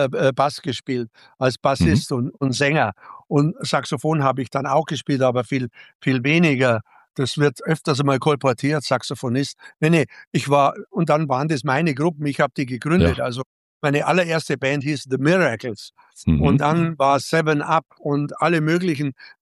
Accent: Ingolstadt, Bavaria, Germany; in meiner Heimatstadt Ingolstadt, in der ich ja dann aufgewachsen bin, ab dem ersten Lebensjahr.

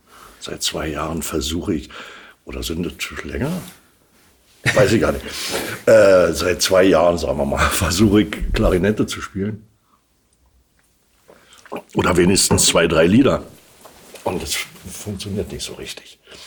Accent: Germany; Der war beim Zirkus in der DDR, wo ich herkomme

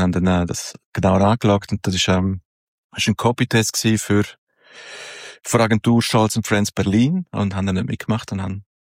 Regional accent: Chur, Grisons, Switzerland; born or raised there; moved away; also born or lived in Domleschg

